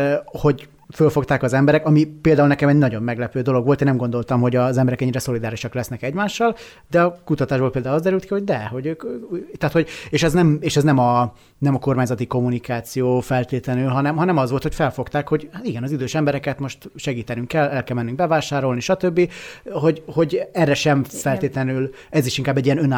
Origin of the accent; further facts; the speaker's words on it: Bük, Vas, Hungary; amikor láttam, hogy még az én kis szülővárosomban Bükön is, hogy igen, fölveszik a maszkot az emberek